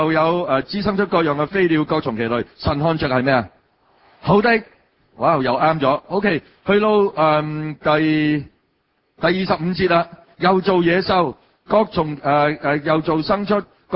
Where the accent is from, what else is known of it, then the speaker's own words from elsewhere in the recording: China; 我哋其实中国人